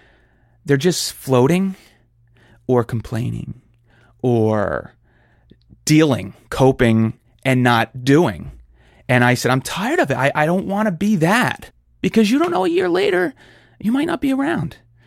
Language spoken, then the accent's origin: English; New Jersey, United States; I'm from Jersey.